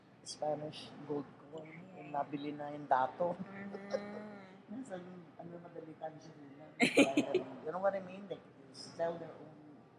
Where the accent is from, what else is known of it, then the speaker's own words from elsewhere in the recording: Manila, Metro Manila, Philippines; because I grew up sa Manila rin, no?